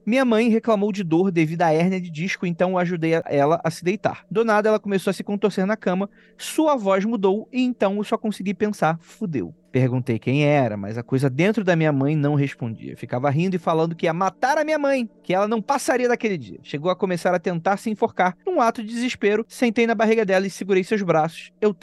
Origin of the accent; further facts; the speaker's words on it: Guarulhos, São Paulo, Brazil; Sou de Guarulhos, SP.